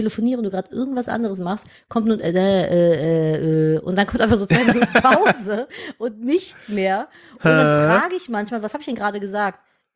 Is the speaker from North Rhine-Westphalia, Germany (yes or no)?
yes; Cologne, North Rhine-Westphalia, Germany; Ich bin ja gebürtige Kölnerin. Ich bin ja in Köln-Nippes geboren und auch 30 Jahre dort aufgewachsen und unter die Gnade der kölschen Geburt gefallen. Und ich bin auch, ich kann auch Kölsch.